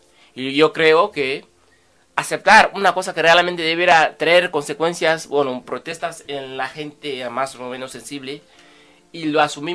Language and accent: Spanish; Equatorial Guinea; Somos los guineanos los que tenemos que decir que no estamos dispuestos a seguir una senda que no nos ha traído ningún tipo de beneficio.